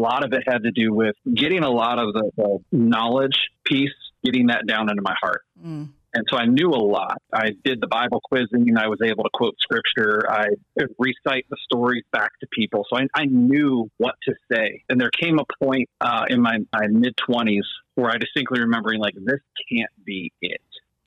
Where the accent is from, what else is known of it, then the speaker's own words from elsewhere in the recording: Michigan, United States; I grew up in Michigan and right above Detroit. If I could show you my hand, I would point to it because that's what we do in Michigan. I lived there for 24 years.